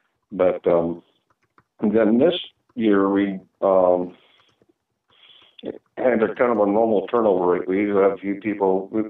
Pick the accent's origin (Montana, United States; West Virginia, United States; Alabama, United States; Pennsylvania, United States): Montana, United States; Kalispell; now in Eureka, United States; I was born and raised in Kalispell.